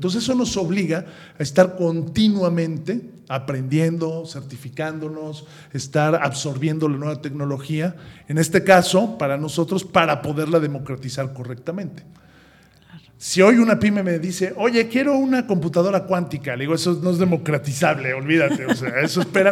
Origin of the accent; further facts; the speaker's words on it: Mexico; now in Spain; Y nosotros como mexicanos, aquí en España también, se forman también tribus